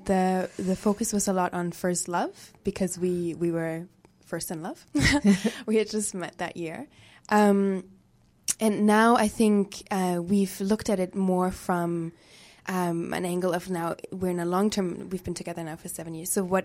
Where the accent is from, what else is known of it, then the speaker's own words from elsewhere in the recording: Germany; English is a second language; now in Canada; I grew up in Germany and I came to Canada about 6 years ago, six, 7 years ago.